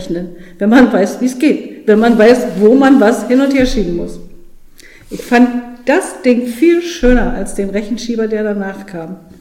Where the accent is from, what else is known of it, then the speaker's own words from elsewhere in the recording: Gerswalde, Brandenburg, Germany; ich bin hier in Gerswalde geboren, bin von 1960 bis 1968 hier in die Schule gegangen.